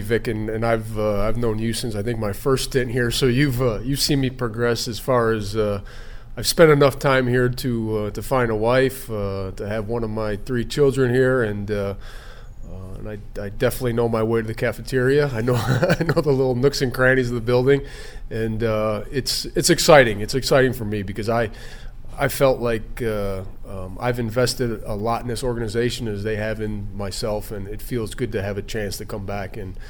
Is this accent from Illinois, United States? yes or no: yes; Chicago, Illinois, United States; Being born and raised in Chicago, there was a similar organization with the Bears.